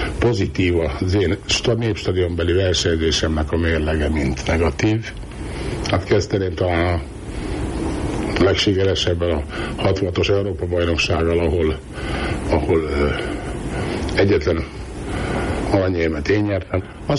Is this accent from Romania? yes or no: no; Hungary; Hát csak jó tudok mondani először is, mert magyar vagyok